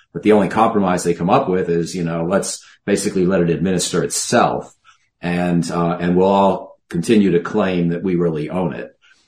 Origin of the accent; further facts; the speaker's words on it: New York, United States; And, you know, I grew up in Western New York State.